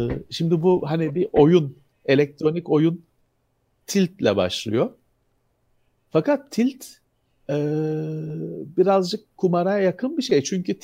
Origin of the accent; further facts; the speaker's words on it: Bakırköy, Istanbul, Turkey; Ben Bakırköylüyüm.